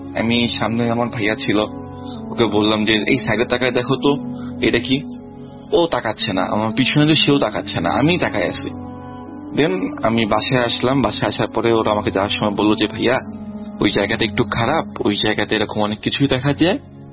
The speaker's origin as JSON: {"language": "Bangla", "town": "Khulna", "region": "Khulna Division", "country": "Bangladesh", "tie": "born or raised there", "lives_now": "Chittagong, Bangladesh", "said": "আমার home town খুলনাতে, কিন্তু চাকরির সূত্রে আমি চিটাগাং থাকি।"}